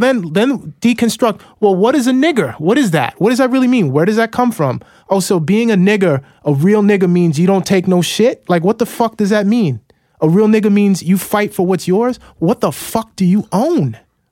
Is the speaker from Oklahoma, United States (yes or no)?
no; Silver Spring, Maryland, United States; And I remember that growing up in the inner city. I came from Silver Spring, Maryland. I fucking sound funny.